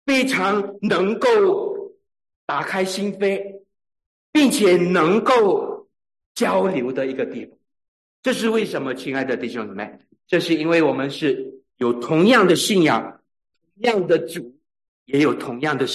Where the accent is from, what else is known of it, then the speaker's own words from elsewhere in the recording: Sarawak, Malaysia; 他是我在马来西亚沙劳越的老乡，我们是福州人，所以常常看见面的时候都会说福州话